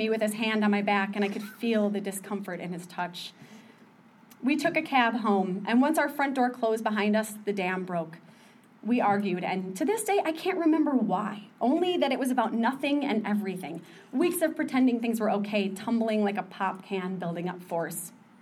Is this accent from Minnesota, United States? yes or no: yes; Minnesota, United States; when I tell people I'm from Minnesota, I get one of two responses.